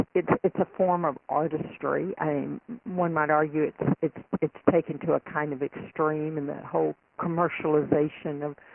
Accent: Atlanta, Georgia, United States; I grew up in Atlanta, Georgia, and some of these stories take place in Atlanta

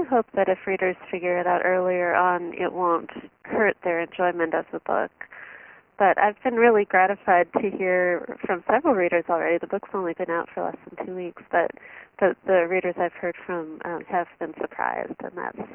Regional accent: Chicago, Illinois, United States; I'm from Chicago.

